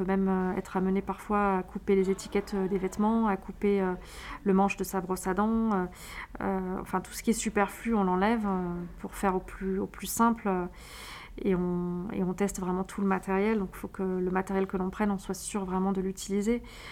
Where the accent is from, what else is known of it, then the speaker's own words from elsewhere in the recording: France; parce qu'on est habitué au blanc chez nous en France, mais on est plutôt habitué à la verticalité.